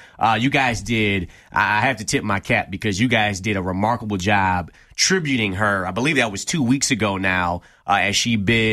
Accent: Detroit, Michigan, United States; You know, I'm from Detroit

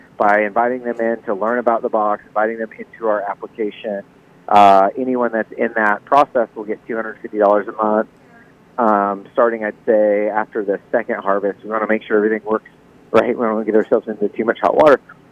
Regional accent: Oklahoma, United States; So I'm from Oklahoma originally, and the laws in Oklahoma made it kind of the perfect storm for us to participate.

